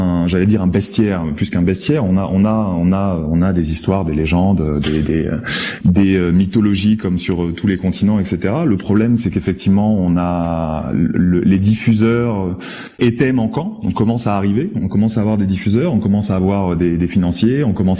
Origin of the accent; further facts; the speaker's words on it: Republic of the Congo; Moi j'ai grandi au Congo-Brazzaville, j'ai eu une enfance où j'ai grandi majoritairement avec des contenus qui venaient de l'étranger, en particulier asiatiques ou américains.